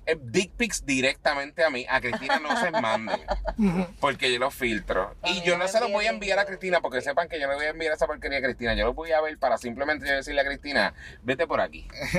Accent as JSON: {"language": "Spanish", "country": "Puerto Rico", "said": "Nosotros somos clase artística de Puerto Rico."}